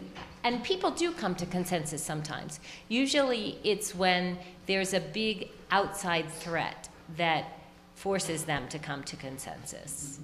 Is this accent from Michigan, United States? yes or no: no; Chicago, Illinois, United States; I do, actually. I'm from Chicago, originally.